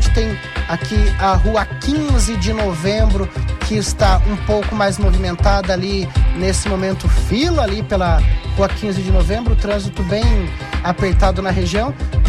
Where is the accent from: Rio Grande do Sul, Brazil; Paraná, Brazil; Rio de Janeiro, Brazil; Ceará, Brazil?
Paraná, Brazil; Curitiba; Mas a gente é de Curitiba, a gente aceita.